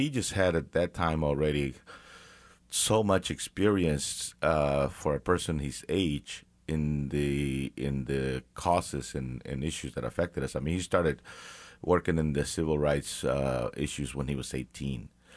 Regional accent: Mexico; moved away; See, I'm an immigrant from Mexico, so when I came here, I wasn't really aware of all the divisions

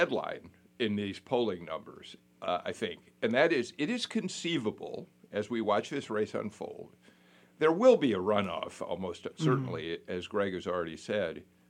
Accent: Chicago, Illinois, United States; I grew up in Chicago with Mike Ryko, who was perhaps the greatest of the political humorists.

